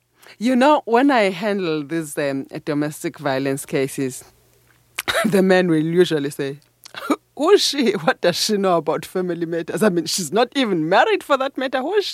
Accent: Cofimvaba, Eastern Cape, South Africa; working as a physiotherapist in a hospital in Gofimvaba, that is my hometown.

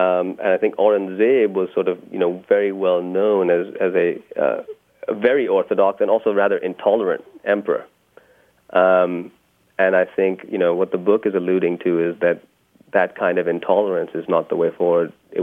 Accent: Pakistan; In the 80s, when I was in school, I still remember we used to have a lot of American students in the school. I went to an international school in Lahore

